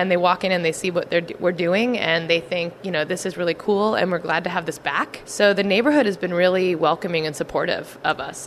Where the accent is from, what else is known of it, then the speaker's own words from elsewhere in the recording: New Jersey, United States; also born or lived in New York; Originally, I'm from New Jersey.